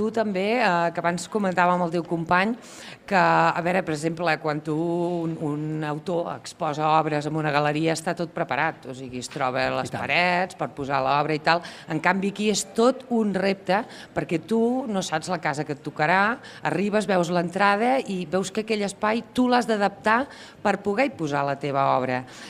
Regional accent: Reus, Catalonia, Spain; jo sóc de Reus

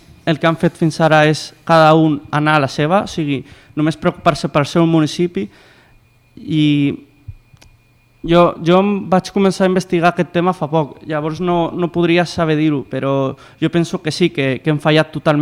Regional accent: Tarragona, Catalonia, Spain; Jo com a tarragoní només he escoltat del tema infraestructures moltes queixes

